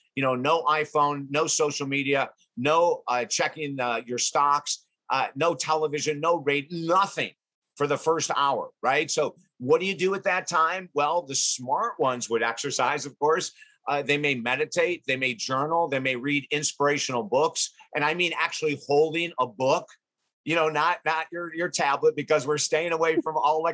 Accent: Syracuse, New York, United States; I was raised in Syracuse, New York. So, you know, in the wintertime, shoveling snow for driveways, we kind of did it.

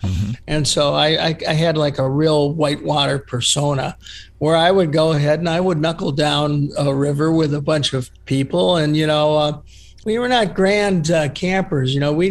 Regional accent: East Cleveland, Ohio, United States; I grew up in East Cleveland. I went to Shaw High School.

